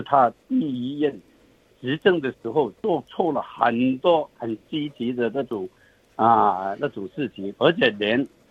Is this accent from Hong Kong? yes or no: no; Australia